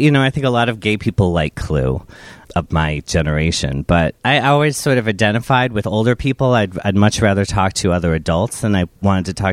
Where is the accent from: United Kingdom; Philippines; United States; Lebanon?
United Kingdom; Scotland; I called it the British Club because I'm half Scottish and half Lebanese.